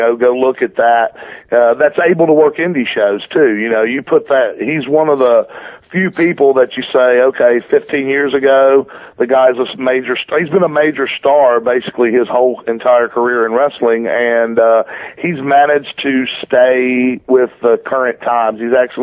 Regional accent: Georgia, United States; He lives in Georgia. I'm from Georgia. We've always had that connection.

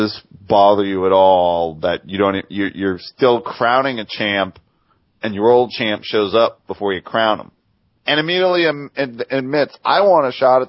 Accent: New York, United States; I only know it because I'm from New York

